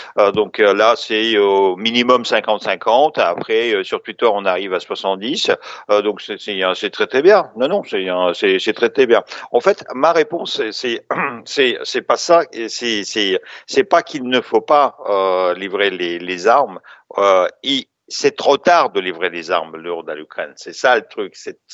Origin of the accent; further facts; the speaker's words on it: France; C'était à 2h du matin chez nous en France.